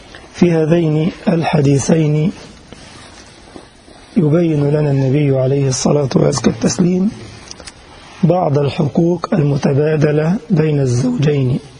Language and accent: Arabic; Egypt; كما يقال عندنا في مصر، زي البلوزة